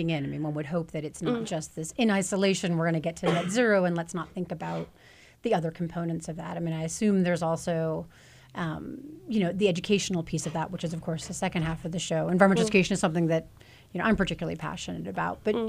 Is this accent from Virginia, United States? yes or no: no; New York City, New York, United States; I mean, I grew up in New York City, so you would never drive your car anywhere, right?